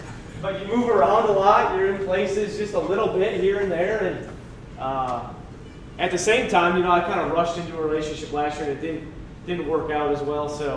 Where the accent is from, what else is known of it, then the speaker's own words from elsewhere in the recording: Saginaw, Michigan, United States; I'm from Saginaw, Michigan. I'm 30 for a couple more days here.